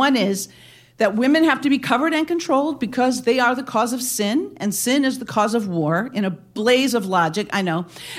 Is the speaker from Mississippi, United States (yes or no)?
no; Wisconsin, United States; I drive to Oshkosh. Everybody knows Oshkosh. It's 40 minutes from my hometown, and I buy the album